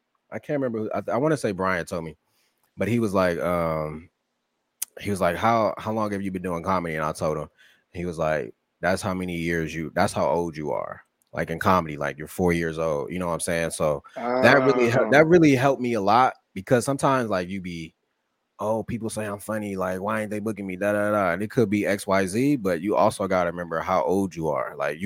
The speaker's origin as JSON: {"language": "English", "town": "Columbus", "region": "Ohio", "country": "United States", "tie": "born or raised there", "said": "Yeah, born and raised in Columbus, Ohio."}